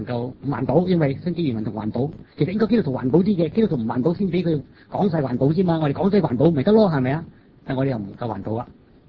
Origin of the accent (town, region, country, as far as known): China